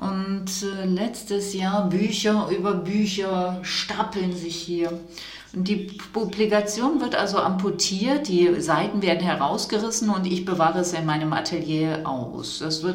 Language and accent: German; France; German is a second language; Man hört, dass ich bin Franzose. Ich habe Englisch mit einem französischen Text, Akzent gesprochen